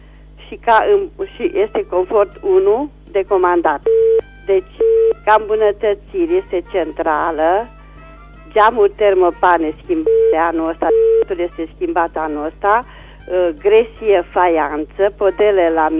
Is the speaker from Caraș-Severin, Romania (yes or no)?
yes; Reșița, Caraș-Severin, Romania; sunt din Reșița